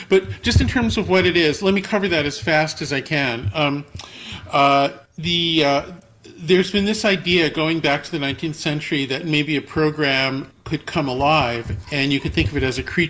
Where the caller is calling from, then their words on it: Santa Cruz, California, United States; I'm calling from Santa Cruz.